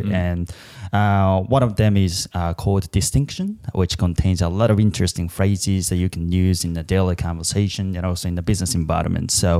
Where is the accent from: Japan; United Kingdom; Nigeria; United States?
Japan; English is a second language; moved away as an adult; also born or lived in Australia; I was born and raised in Japan, but I decided to go to Australia when I was 22 years old